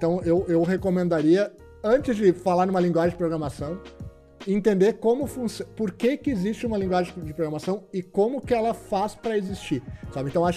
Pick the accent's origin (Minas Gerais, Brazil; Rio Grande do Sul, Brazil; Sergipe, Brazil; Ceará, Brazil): Rio Grande do Sul, Brazil; Porto Alegre; Sou gaúcho, nascido em Porto Alegre.